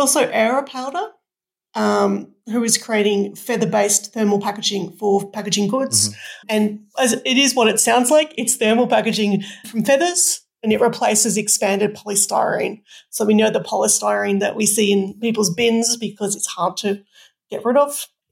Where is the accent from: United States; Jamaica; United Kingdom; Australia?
Australia; which as an Australian is pretty funny because that's how we make Vegemite, which everyone knows is our national treasure.